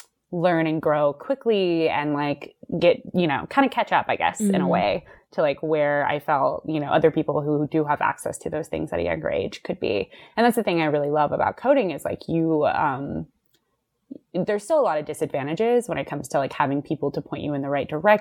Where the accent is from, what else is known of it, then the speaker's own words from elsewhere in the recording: California, United States; And so I grew up in the East Bay, like Oakland, Hayward area, but I just didn't know, like I didn't do a lot of exploring in San Francisco when I was younger.